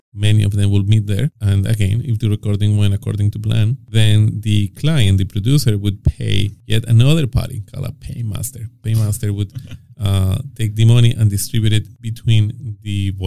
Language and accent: English; Colombia; And we are from Colombia, my wife and I, so she was doing voiceovers in Spanish primarily back then.